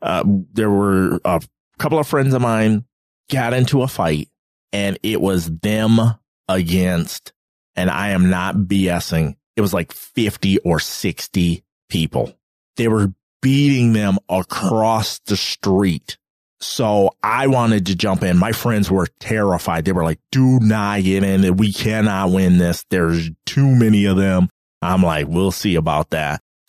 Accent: Flint, Michigan, United States; That crowd wanted to kill me because I'm from Flint and this was Detroit

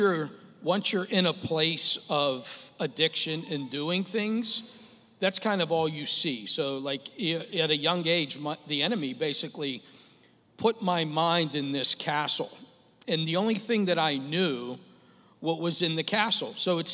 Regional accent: Sharpsburg, Pennsylvania, United States; I grew up in Sharpsburg.

